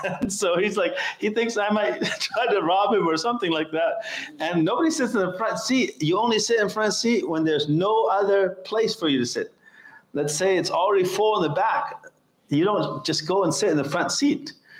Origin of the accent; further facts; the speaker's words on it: United States; And I'm from America. You know what we do in America?